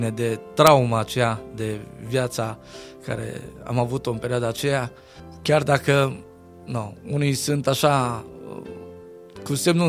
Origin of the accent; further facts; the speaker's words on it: Segarcea, Dolj, Romania; Viața am petrecut-o și am crescut în Olteniu, județul Dolj, orașul Segarcea, dintr-o familie numeroasă, o familie de 10 frați și surori, 7 surori și 3 băieți.